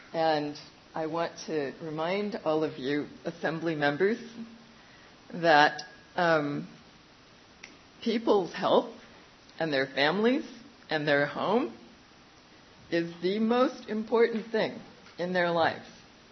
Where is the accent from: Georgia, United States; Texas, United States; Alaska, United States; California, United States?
Alaska, United States; Big Lake; I am from Big Lake.